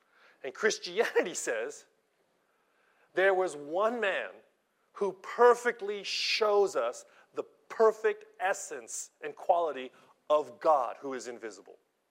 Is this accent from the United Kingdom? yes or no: no; Philippines; We're the same. I'm Filipino. My beautiful wife, Japanese. We're both Asian.